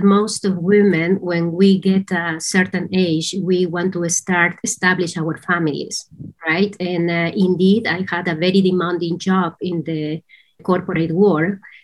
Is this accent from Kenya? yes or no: no; Peru; English is a second language; moved away as an adult; now in Netherlands; I am originally from Peru. I was born in Peru, and at the age of 19 years old, I left my country and to find my purpose. And that's how I came here to Europe. And before I knew, I was living here in the Netherlands.